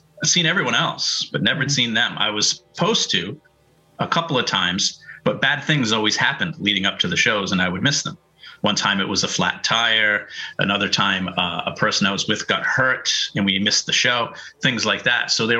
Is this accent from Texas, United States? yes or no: no; Pawtucket, Rhode Island, United States; But yeah, I grew up in Pawtucket, but I lived all over Rhode Island.